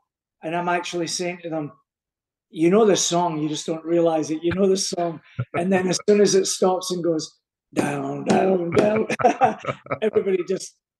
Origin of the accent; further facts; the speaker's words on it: Glasgow, Scotland, United Kingdom; And I'm from Glasgow.